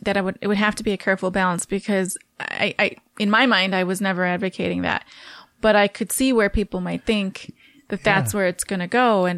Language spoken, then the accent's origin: English; Ohio, United States; now in Chicago, United States; So I came to Chicago after getting married in 2002, from Ohio. I'm originally from Ohio.